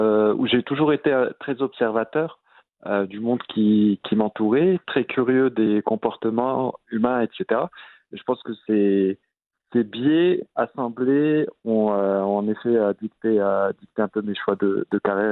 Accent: Morocco; moved away as an adult; Ça fait 10 ans que j'ai quitté le Maroc, Donc en fait, c'est assez inhabituel parce que j'ai quitté le Maroc assez tardivement. J'avais déjà 33 ans.

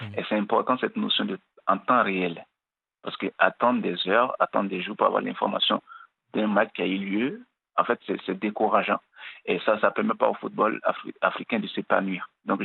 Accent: Benin; now in Morocco; Je viens du Bénin, je suis béninois, je vis ici depuis un bon moment.

